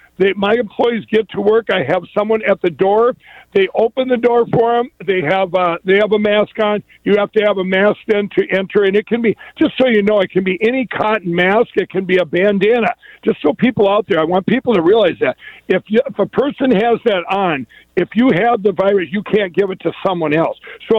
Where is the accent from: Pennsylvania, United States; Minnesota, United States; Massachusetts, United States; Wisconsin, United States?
Minnesota, United States; I know people in my home state of Minnesota that actually have it right now